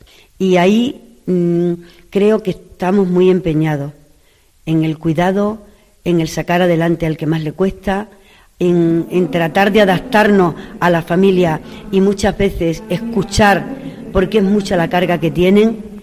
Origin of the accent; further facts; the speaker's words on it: Cabezuela del Valle, Extremadura, Spain; que no es de esta zona, la que no es de Plasencia, yo me siento hija adoptiva de Plasencia, pero soy de muy cerca, soy de Cabezuela. De Cabezuela.